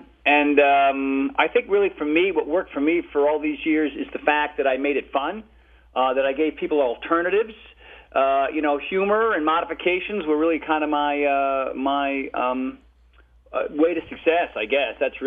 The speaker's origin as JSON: {"language": "English", "region": "Connecticut", "country": "United States", "tie": "born or raised there", "also_born_or_lived": "Rhode Island", "lives_now": "California, United States", "said": "When I grew up in Connecticut and Rhode Island, I don't know, I was sad and I was depressed"}